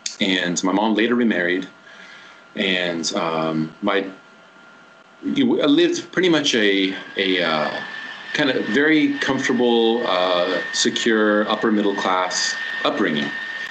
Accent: West Coast, United States; I grew up in the West Coast of the United States.

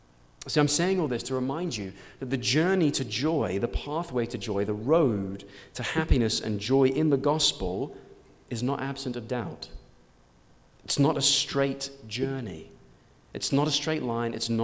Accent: London, United Kingdom; I'm from London.

